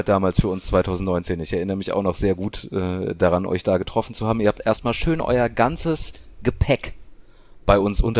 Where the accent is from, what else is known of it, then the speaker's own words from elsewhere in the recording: Germany; als Deutscher bist du ja in Frankreich nicht unbedingt so gerne gesehen.